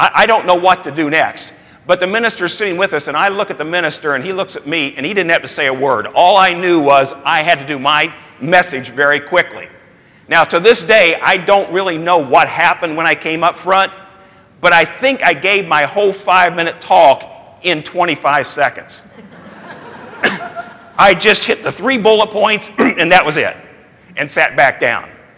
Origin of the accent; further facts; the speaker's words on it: Evansville, Indiana, United States; I grew up in Evansville, Indiana, and I attended Trinity Lutheran Church.